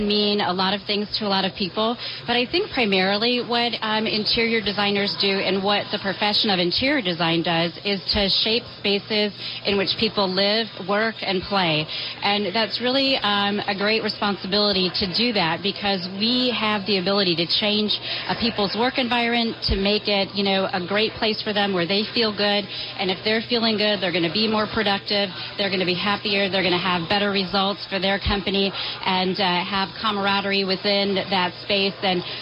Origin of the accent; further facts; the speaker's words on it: Michigan, United States; I grew up in Michigan, and it's very, very different than doing business in Michigan.